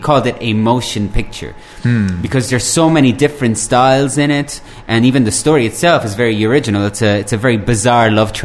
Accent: Ireland; I love to do the Scottish accent. I'm from Ireland, so I do like Scotland. I grew up in Ireland anyways

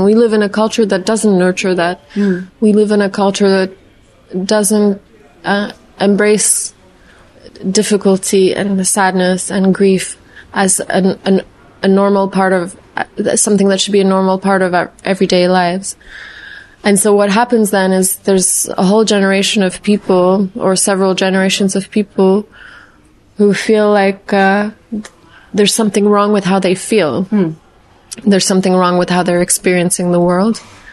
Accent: Poland; I'm from Poland

